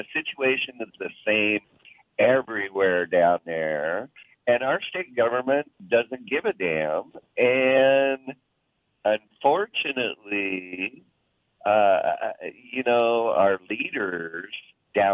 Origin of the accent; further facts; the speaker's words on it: Grants Pass, Oregon, United States; I'm originally from the Grants Pass area